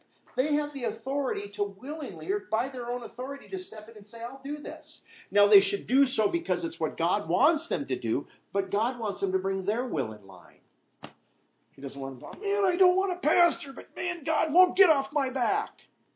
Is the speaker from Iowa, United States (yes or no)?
yes; Iowa, United States; I used to know a pastor back when I was growing up in Iowa.